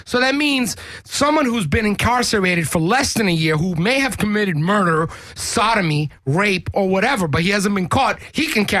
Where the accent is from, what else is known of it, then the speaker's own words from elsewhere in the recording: New York, United States; like New York, we're from New York